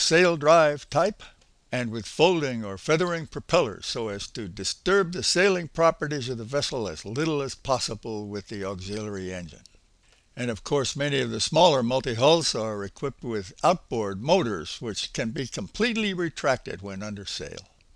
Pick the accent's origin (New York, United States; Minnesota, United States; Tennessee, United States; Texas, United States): New York, United States; New York City; South Street, Manhattan. That's my town. Yeah, I'm a New Yorker.